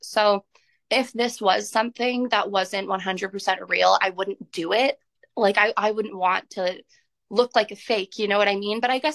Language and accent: English; Hamilton, Ontario, Canada; now in Niagara, Canada; So I'm from Hamilton, Ontario originally, but I've been living in the Niagara region for about 2 years now. So I consider Niagara my hometown right now. But yeah, I grew up in Hamilton